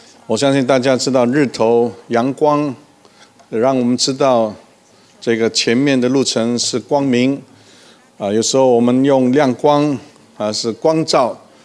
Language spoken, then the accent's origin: Chinese; China; 但是经常我们中国人非常的自卑，不是谦卑。